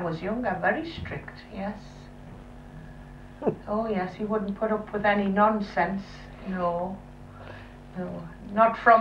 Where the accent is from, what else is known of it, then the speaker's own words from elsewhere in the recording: Hartford Colliery, North East England, United Kingdom; born there; And they had 9 of a family, and I was born in Hartford Colliery.